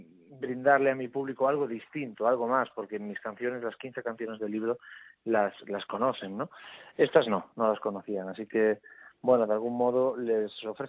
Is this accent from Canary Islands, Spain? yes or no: no; Galicia, Spain; además de mi tierra, mi Galicia y esa morriña que tengo permanente y sin ganas de volver